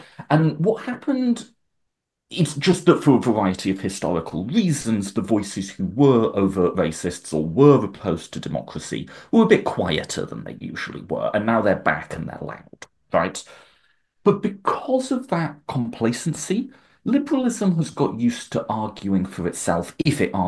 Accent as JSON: {"language": "English", "country": "United Kingdom", "said": "Or my home country of the UK, where our Labour government has been very much"}